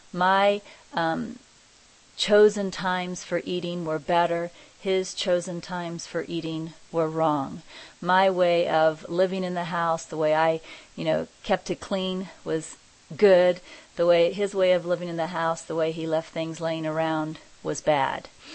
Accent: Kansas, United States; he was from, you know, Paris, France, and I'm originally from Kansas, so there was a cultural difference there to begin with.

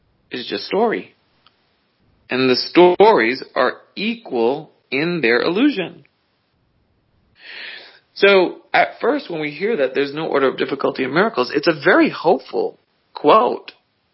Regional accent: Bronx, New York, United States; But I grew up in the Bronx. I'm not going to pretend like I grew up like really poor and without nothing

